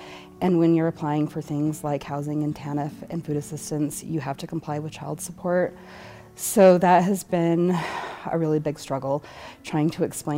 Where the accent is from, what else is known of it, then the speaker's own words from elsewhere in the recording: Wyoming, United States; also born or lived in Nashville, United States; now in Boulder County, United States; I'm 40 years old. I'm originally from Wyoming, and I live in Boulder County. I was living in Tennessee, in Nashville at the time